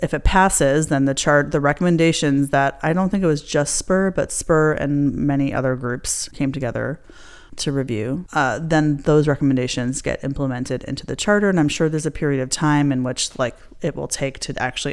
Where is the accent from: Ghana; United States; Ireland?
Ireland; I barely know the tune, and I'm Irish also.